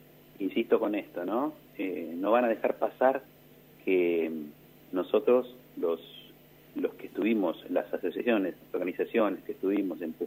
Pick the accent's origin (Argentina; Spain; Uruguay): Argentina; como argentino, como argentina